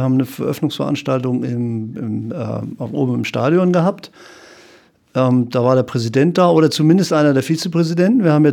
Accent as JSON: {"language": "German", "town": "Kiel", "region": "Schleswig-Holstein", "country": "Germany", "tie": "born or raised there", "also_born_or_lived": "Munich / United States / France / Hagen", "said": "ich bin in Kiel geboren, habe dann da 18 Jahre gelebt, habe 18 Jahre in München gelebt, habe 2 Jahre in Amerika gelebt, 1 Jahr in Frankreich, habe gut 5 Jahre in Hagen gelebt"}